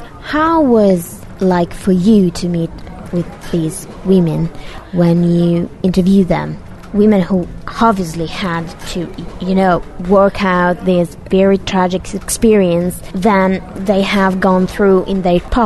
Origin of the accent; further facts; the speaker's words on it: Modena, Emilia-Romagna, Italy; English is a second language; I come from Modena, and I'm very familiar with the culture of the Scuderia Ferrari because it is deeply rooted in the Emilian culture.